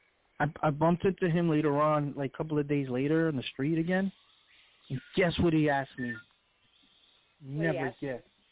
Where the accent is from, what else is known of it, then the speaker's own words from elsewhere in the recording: New York City, New York, United States; So, I was raised in East New York. I'm from the hood here in Washington Heights.